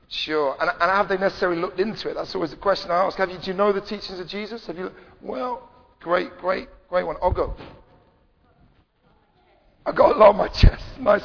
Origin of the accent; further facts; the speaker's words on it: London, United Kingdom; We live in London, one of the busiest capitals in the world, and we go, wow, I'm just a Londoner, man.